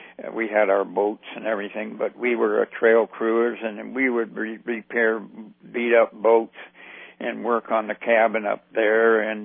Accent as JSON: {"language": "English", "town": "Douglas", "region": "Alaska", "country": "United States", "tie": "born or raised there", "also_born_or_lived": "Thane", "said": "Douglas, I remember growing up in Douglas, we moved from Thane because our house was falling apart."}